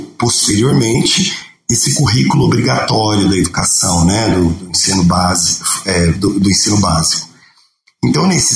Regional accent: São Paulo, Brazil; Eu sou de Guaianazes, extremo leste de São Paulo, e E nasci justamente, quer dizer, nasci um pouco antes do hip hop chegar no Brasil e cresci justamente ouvindo, né?

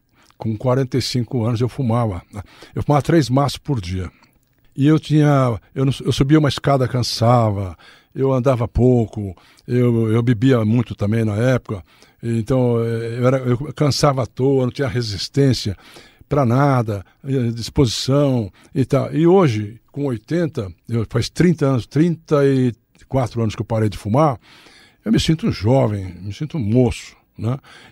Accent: São Joaquim da Barra, São Paulo, Brazil; Eu preciso mais da gema que eu venho de São Joaquim da Barra, sabe como é que é?

